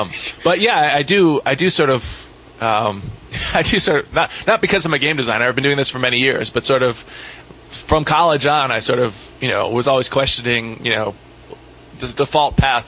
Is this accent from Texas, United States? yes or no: no; Ohio, United States; I grew up in Ohio.